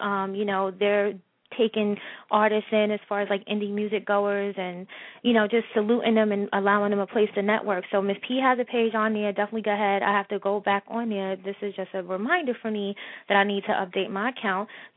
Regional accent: Queens, New York, United States; because I am from Queens, born and raised. Yes, I am.

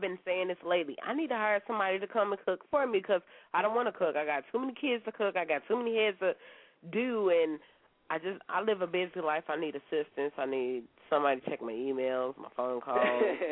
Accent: St. Louis, Missouri, United States; I'm from St. Louis out here. That's that Midwest to the East Coast.

